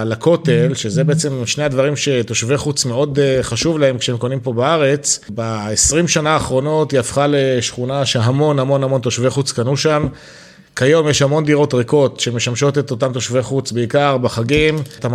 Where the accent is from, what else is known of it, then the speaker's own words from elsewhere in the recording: Jerusalem, Jerusalem District, Israel; born there; אני נולדתי בבית הכרם. נולדתי בחוף כרמון, יש לי חיבה יתרה לשכונה הזאת.